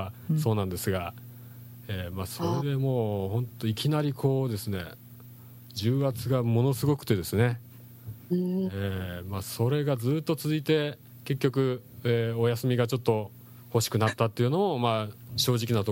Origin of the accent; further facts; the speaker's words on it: Kansai, Japan; 実はあの生まれ育ちは関西なんですけどもね